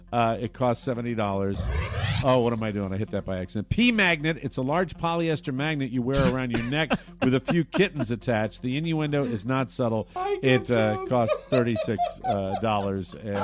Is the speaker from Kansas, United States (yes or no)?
no; Florida, United States; Police in my home state of Jacksonville, Florida